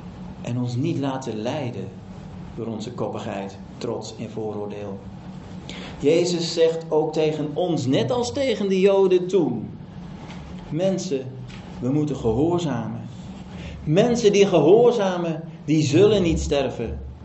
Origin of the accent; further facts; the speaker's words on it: Drenthe, Netherlands; ik kom uit Drenthe, een klein dorpje uit Drenthe.